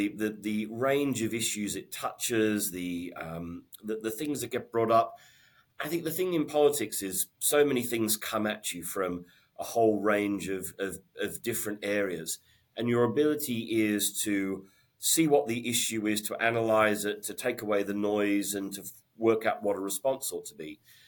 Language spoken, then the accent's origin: English; Sydney, New South Wales, Australia; moved away as an adult; now in United Kingdom; So I moved to the UK 25 years ago. I grew up in Sydney in Australia.